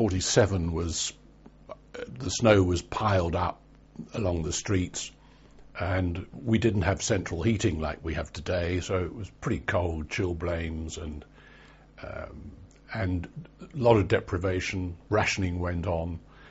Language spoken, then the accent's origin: English; Walton-on-Thames, South East England, United Kingdom; born there; Well, I was born in Walton-on-Thames, Surrey, in the Cottage Hospital, at midnight between February 7th and February 8th, 1940.